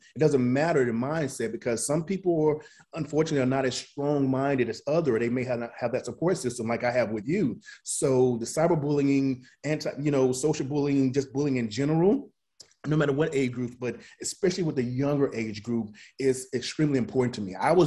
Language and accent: English; Columbus, Mississippi, United States; I didn't have a typical ordinary life growing up in Columbus, Mississippi, which is about this big.